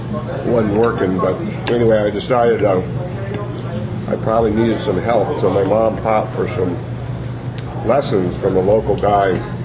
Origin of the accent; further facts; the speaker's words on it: Castroville, Texas, United States; born there; I was born outside of San Antonio, Texas, in a little town called Castroville, which is a little kind of one-horse Alsatian town, maybe 20 minutes out of San Antonio.